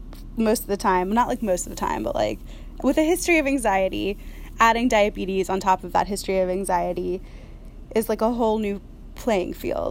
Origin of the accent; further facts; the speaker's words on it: Florida, United States; I went to school in Boston, and I'm originally from Florida.